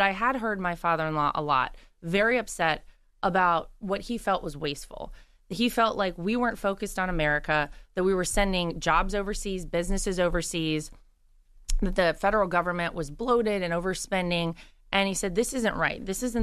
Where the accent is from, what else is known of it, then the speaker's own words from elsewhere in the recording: Wilmington, North Carolina, United States; to my hometown of Wilmington. And one thing led to another, and he told me that I was going to be responsible for winning him my home state, mm-hmm, of North Carolina